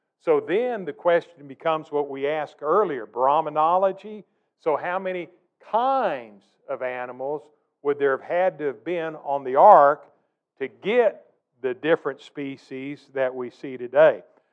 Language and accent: English; San Antonio, Texas, United States; When I was a youngster growing up in San Antonio, Robin and I are both San Antonio natives.